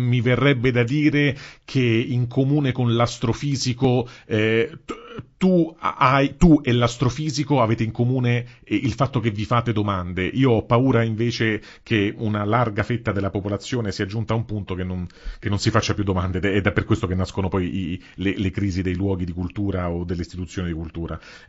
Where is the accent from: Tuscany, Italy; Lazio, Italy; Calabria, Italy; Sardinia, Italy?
Lazio, Italy; Rome; come parlo da romano